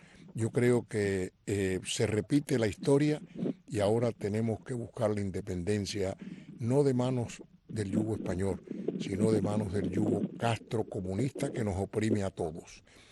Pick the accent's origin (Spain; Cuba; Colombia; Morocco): Cuba; Vereda Nueva, Artemisa; Yo también nací guajiro. Yo soy del pueblo de Vereda Nueva.